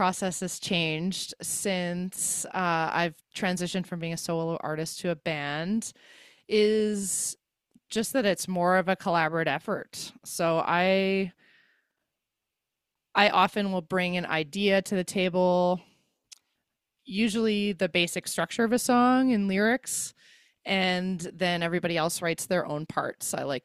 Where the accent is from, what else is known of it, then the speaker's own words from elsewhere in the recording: Nelson, British Columbia, Canada; also born or lived in Salmo; we are from the Nelson and Salmo areas. We're kind of from all over the place.